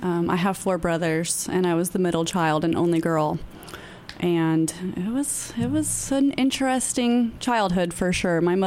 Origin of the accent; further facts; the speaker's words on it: Omaha, Nebraska, United States; moved away; I'm from Omaha, Nebraska.